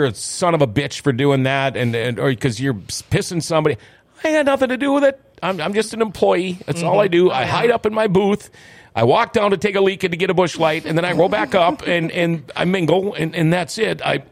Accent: Thief River Falls, Minnesota, United States; love Thief River Falls, by the way, where Blacklance is. That's where I'm from.

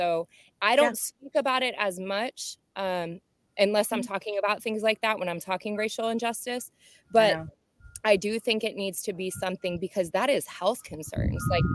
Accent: Florida, United States; because I'm from Central Florida. I grew up 40 minutes from Orlando.

